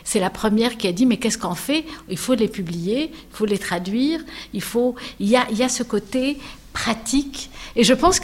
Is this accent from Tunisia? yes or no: yes; Tunisia; accent: Tunisian; now in Montreal, Canada; Moi je suis québécoise, je suis née en Tunisie, vécue en Tunisie, je suis tunisienne. Et québécoise d'origine tunisienne.